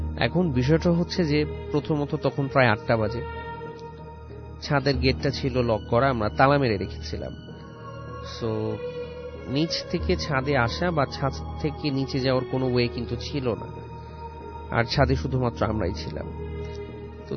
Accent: Dhaka, Dhaka Division, Bangladesh; পুরান ঢাকার সূত্রাপুর থেকে এসেছি।

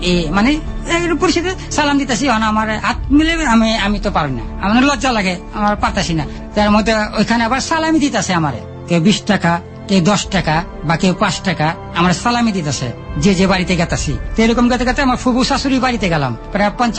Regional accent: Dhaka, Dhaka Division, Bangladesh; আমরা ঢাকার মানুষ

